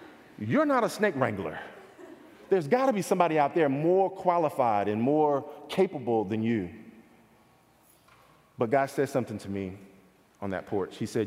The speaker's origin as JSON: {"language": "English", "town": "Detroit", "region": "Michigan", "country": "United States", "said": "I'm from Detroit."}